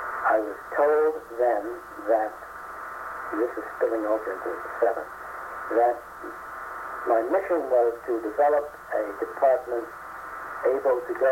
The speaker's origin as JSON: {"language": "English", "town": "Long Island", "region": "New York", "country": "United States", "tie": "born or raised there", "said": "I was raised on Long Island."}